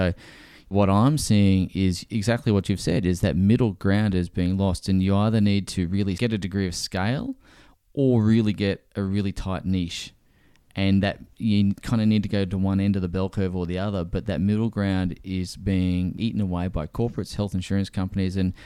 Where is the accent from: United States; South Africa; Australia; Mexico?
Australia; Brisbane, Queensland; So in a moment of insanity, we decided to sell everything and moved back to Brisbane, which is my hometown.